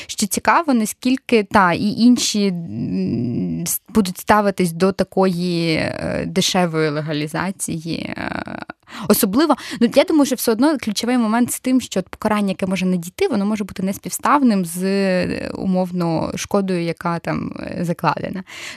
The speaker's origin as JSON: {"language": "Ukrainian", "town": "Zatoka", "region": "Odesa Oblast", "country": "Ukraine", "said": "Ну, я з Затоки, там реально багато незадекларованих яхт."}